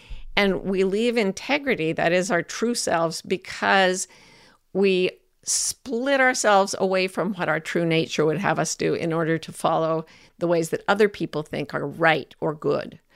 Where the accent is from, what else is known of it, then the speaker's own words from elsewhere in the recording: Provo, Utah, United States; I was raised Mormon in Provo, Utah, which is a very Mormon area.